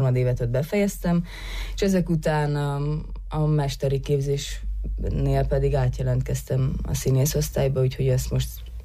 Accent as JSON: {"language": "Hungarian", "region": "Budapest", "country": "Hungary", "said": "Nos, az már ugye elhangzott, hogy Budapestről jöttem."}